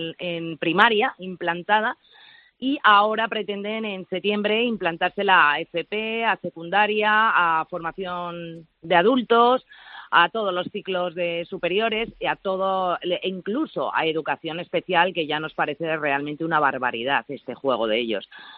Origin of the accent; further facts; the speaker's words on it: Valencian Community, Spain; en la Vega Baja, nadie ha hablado nunca el valenciano